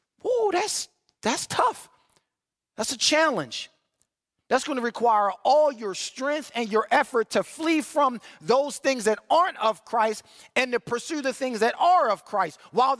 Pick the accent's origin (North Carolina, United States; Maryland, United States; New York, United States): Maryland, United States; Baltimore; I grew up in Baltimore City. I was used to that, all right?